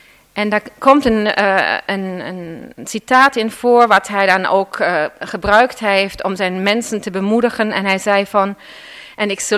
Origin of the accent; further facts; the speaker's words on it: Germany; Dutch is a second language; now in Netherlands; Jullie horen natuurlijk een accent, het is niet mijn moedertaal, ik ben Duitser van oorsprong, maar ik woon hier nu al 38 jaar